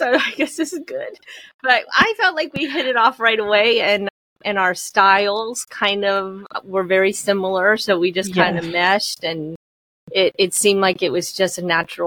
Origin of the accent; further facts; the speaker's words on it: Ohio, United States; I'm from Northern Ohio, even though I don't sound like I'm from Northern Ohio.